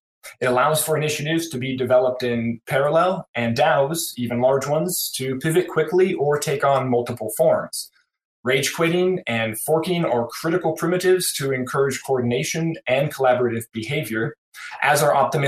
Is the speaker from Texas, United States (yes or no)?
no; Portland, Oregon, United States; I'm from Portland, Oregon.